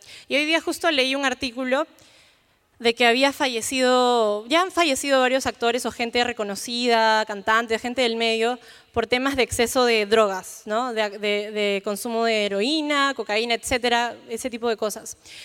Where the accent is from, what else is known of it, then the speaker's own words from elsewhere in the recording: Peru; como buen peruano, ¿qué desayuna uno después de Navidad?